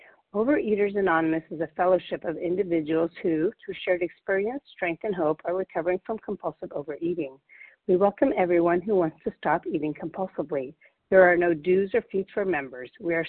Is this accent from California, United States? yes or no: yes; California, United States; from Northern California, and I'm a recovered compulsive eater.